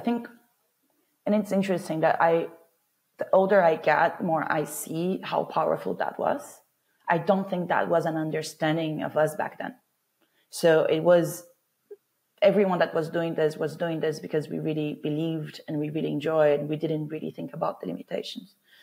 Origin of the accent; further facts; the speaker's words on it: Brazil; now in London, United Kingdom; so I come from Brazil, a country where like the quality of education is not one of our main strengths.